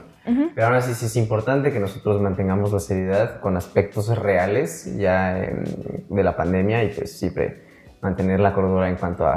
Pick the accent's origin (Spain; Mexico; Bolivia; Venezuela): Mexico; es muy gracioso como los mexicanos podemos sacar lo cómico a cualquier situación.